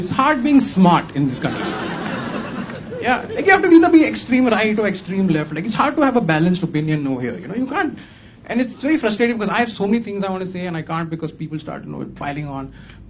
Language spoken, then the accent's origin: English; India; born there; I was born in India.